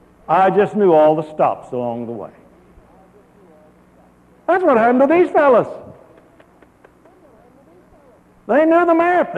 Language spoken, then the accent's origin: English; Dallas, Texas, United States; I remember growing up in Dallas when we used to go on a train somewhere.